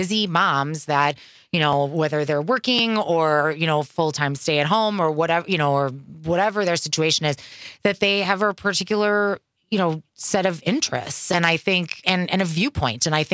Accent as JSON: {"language": "English", "town": "Milwaukee", "region": "Wisconsin", "country": "United States", "tie": "born or raised there", "said": "I was born and raised in Milwaukee, lived in the Sherman Park nei"}